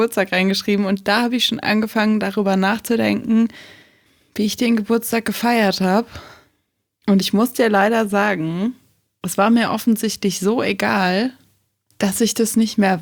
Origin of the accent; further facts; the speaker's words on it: North Rhine-Westphalia, Germany; Ich bin ja auf dem Dorf groß geworden, am Niederrhein.